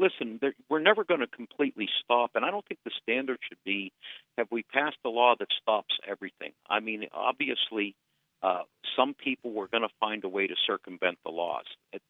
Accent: Pennsylvania, United States; I grew up in Western Pennsylvania. I know lots of people that go deer hunting.

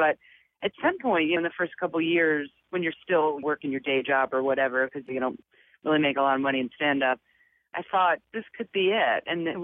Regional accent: New York, United States; also born or lived in Rhode Island; now in Los Angeles, United States; I was raised in New York. Yeah, I'm a New Yorker. I spent my time from New York. And then as a family, we moved to Rhode Island. So New York and Rhode Island are home.

